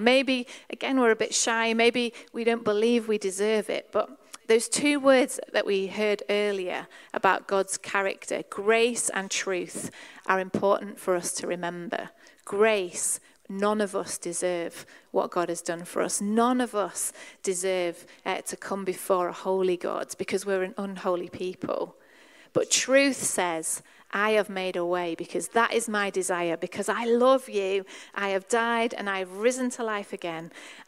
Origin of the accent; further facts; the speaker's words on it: Yorkshire and the Humber, United Kingdom; I grew up in the Methodist church. My parents went to a little chapel in rural North Yorkshire